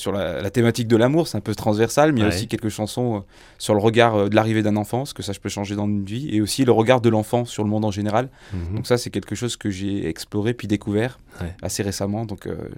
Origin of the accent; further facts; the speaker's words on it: Grenoble, Auvergne-Rhône-Alpes, France; now in Besançon, France; Je suis pas du tout franc-comtois même d'origine, je suis grenoblois, mais ça va maintenant faire bientôt 7 ans.